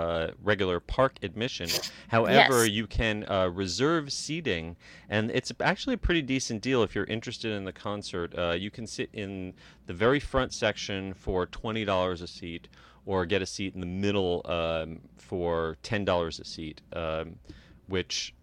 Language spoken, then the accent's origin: English; New Jersey, United States; Now, when I was growing up in Six Flags, New Jersey, we had a drive-through safari.